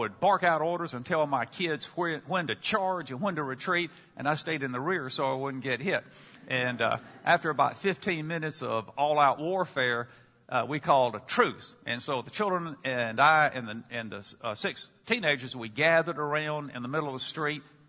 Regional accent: American South, United States; accent: Southern; now in Chicago, United States; And because I've been away from home for over four decades, I naturally assumed that I had lost my Southern accent. But my students in Chicago tell me, no, that's not the case

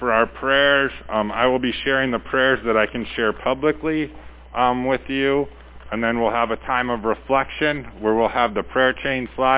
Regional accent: Wisconsin, United States; I think especially ask for prayers for my home state.

